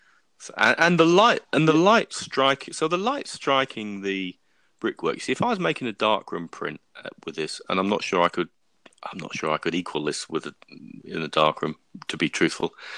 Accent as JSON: {"language": "English", "town": "Great Yarmouth", "region": "East of England", "country": "United Kingdom", "tie": "born or raised there", "said": "I'm now looking at my, well, Norfolk Broadshot. So it's my, you know, I'm Great Yarmouth is my hometown."}